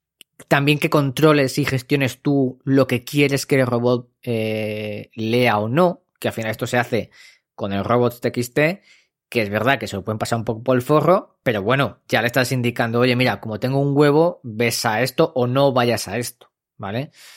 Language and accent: Spanish; France; accent: French; Spanish is a second language; Yo ya sabía que a Dani le molaba mi acento francés.